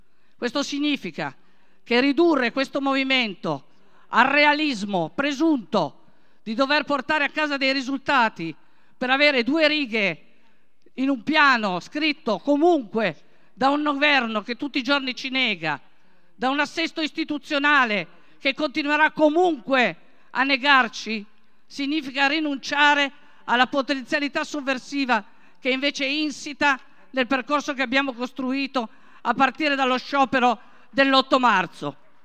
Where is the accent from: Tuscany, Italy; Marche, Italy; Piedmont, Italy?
Piedmont, Italy; Turin; vengo da Torino anche, è l'angolo dei torinesi a quanto pare